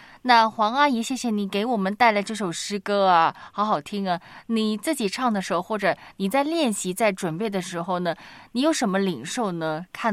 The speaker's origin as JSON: {"language": "Chinese", "country": "Hong Kong", "said": "我是香港人，我当然会听。"}